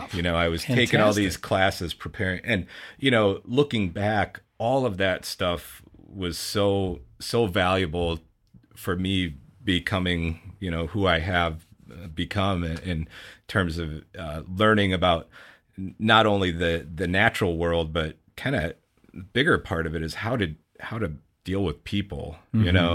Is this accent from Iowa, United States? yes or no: yes; Bettendorf, Iowa, United States; And had a great childhood growing up in Bettendorf. My grandparents actually still had a farm, if you can believe that, on State Street in Bettendorf